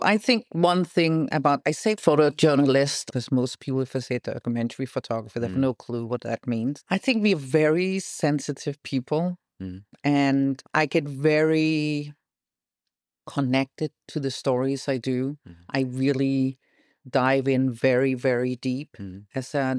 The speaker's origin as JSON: {"language": "English", "town": "Malaga", "region": "Andalusia", "country": "Spain", "tie": "born or raised there", "also_born_or_lived": "Madrid", "said": "In Malaga. I grew up in Spain, and I went to a Swedish school, and then I went to an English school. And then I left when I was quite young, moved to Madrid."}